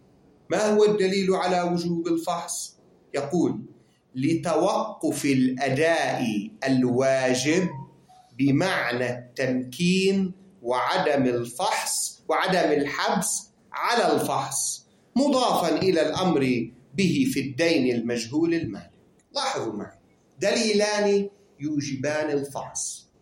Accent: Lebanon; كطرقات بلدنا لبنان

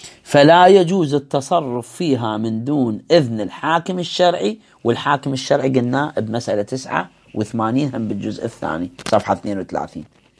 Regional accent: Iraq; احنا في العراق

